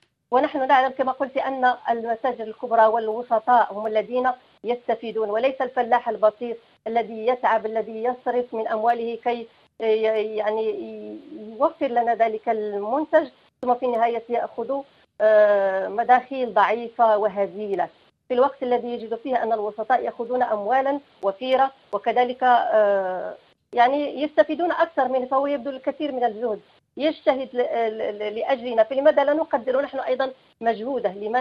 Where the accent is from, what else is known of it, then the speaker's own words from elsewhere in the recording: Morocco; مثلا عندنا في المغرب سنجد أن الخضار الموسمية في الشتاء